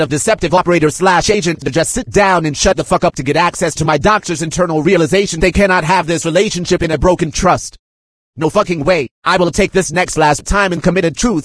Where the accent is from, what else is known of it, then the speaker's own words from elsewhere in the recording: United States; I would rather die first fighting you, because I am an American.